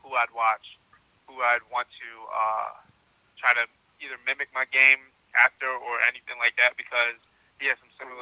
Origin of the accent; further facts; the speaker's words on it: Philadelphia, Pennsylvania, United States; Honestly, I grew up in Philly